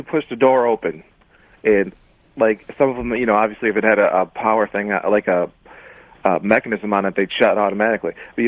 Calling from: Buffalo, New York, United States; Buffalo, New York.

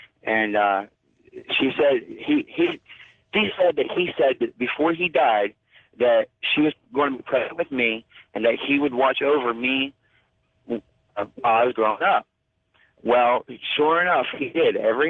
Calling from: San Antonio, Texas, United States; I'm calling from San Antonio, Texas.

